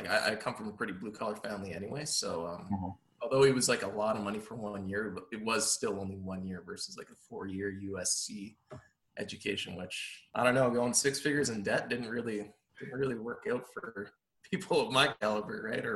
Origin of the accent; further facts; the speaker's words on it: Sherwood Park, Alberta, Canada; I ended up coming back to my hometown of Sherwood Park in Alberta, Canada.